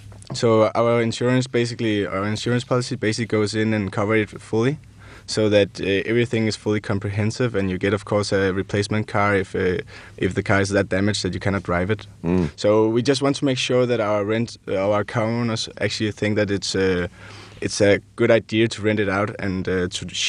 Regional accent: Copenhagen, Capital Region of Denmark, Denmark; now in Newcastle, United Kingdom; we're from Copenhagen, Denmark, so it's, of course, new for us to be here in the Northeast England

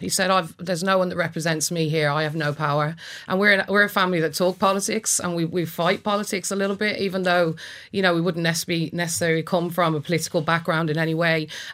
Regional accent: Ireland; You know, we have a mentality in this country that we care about other people. We're giving, we're good Irish people, we're really helpful.

